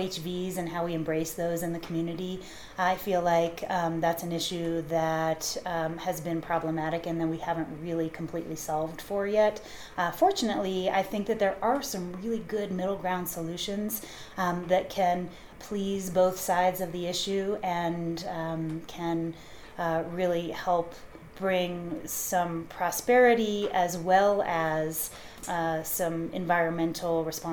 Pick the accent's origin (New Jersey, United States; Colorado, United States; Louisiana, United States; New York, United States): Colorado, United States; I grew up in Colorado, and as a child, my family and I used to come to Lake City, and my husband and I moved here about 5 years ago.